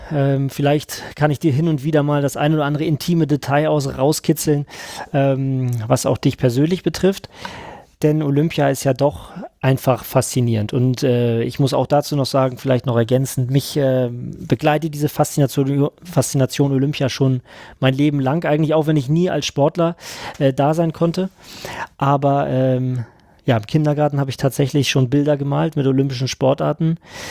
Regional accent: Schleswig-Holstein, Germany; ich bin Schleswig-Holsteiner.

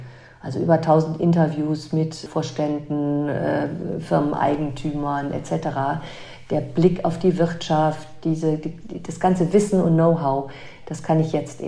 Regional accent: Ahrweiler, Rhineland-Palatinate, Germany; moved away as an adult; weil Ahrweiler ist gefühlt meine Heimat, ist es immer geblieben, obwohl ich schon sehr früh eben zum Studium weggezogen bin.

